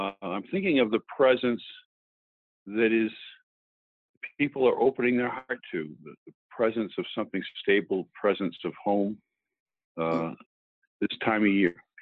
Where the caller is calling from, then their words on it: Loveland, Colorado, United States; in Loveland, Colorado. And it's a mild day in the 40s, I guess, and maybe colder.